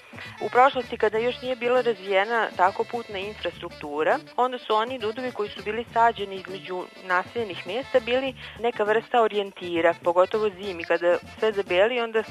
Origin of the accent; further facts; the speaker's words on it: Zrenjanin, Vojvodina, Serbia; I kod nas u Zrenjaninu jedno kratko vreme postojala svilar